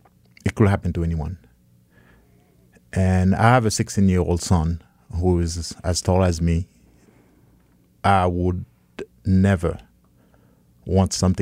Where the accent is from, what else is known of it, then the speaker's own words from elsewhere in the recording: Haiti; now in United States; And I'm from Haiti. I was born in Haiti. And I came to this country 35 years ago